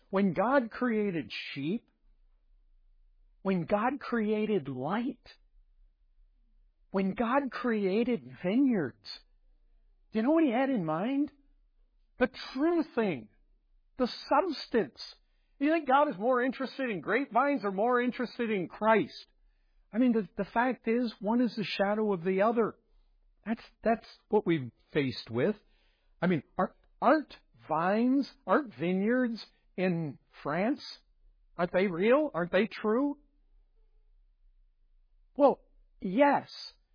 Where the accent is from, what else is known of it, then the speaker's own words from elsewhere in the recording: Michigan, United States; I grew up. I told you this before. I grew up in Southwest Michigan.